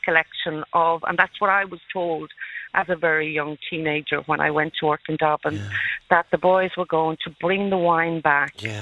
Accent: Edwardstown, County Longford, Ireland; I grew up in Edwardstown in County Longford, and I was the first of 4 sisters

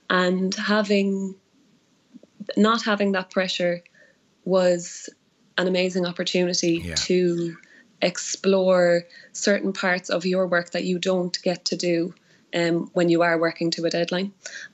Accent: Cork, Munster, Ireland; moved away as an adult; now in Dublin, Ireland; I'm from Cork originally, and I moved to Dublin just after my leaving cert to study music and theatre, yeah.

